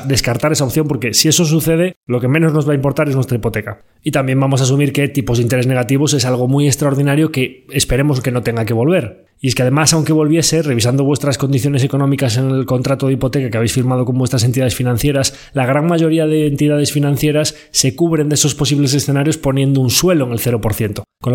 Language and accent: Spanish; Galicia, Spain; aquí como buen gallego